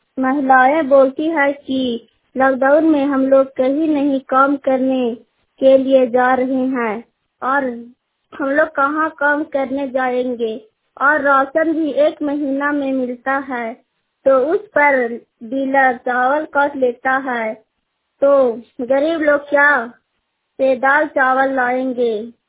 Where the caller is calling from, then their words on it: Chatra, Jharkhand, India; मैं चतरा से … बोल रही हूँ।